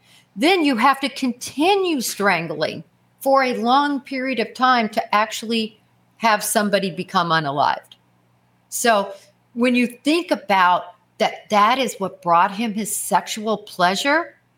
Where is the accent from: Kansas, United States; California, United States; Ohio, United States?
Kansas, United States; also born or lived in Nebraska; now in Oklahoma, United States; Well, Tony, in this part of the country in Oklahoma, and I was raised in Kansas and Nebraska.